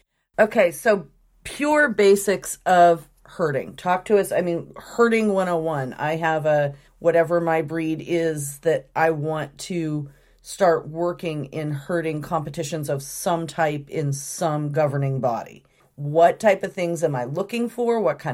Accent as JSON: {"language": "English", "region": "Oregon", "country": "United States", "tie": "born or raised there", "said": "I grew up in Southern Oregon. It's sheep country, man."}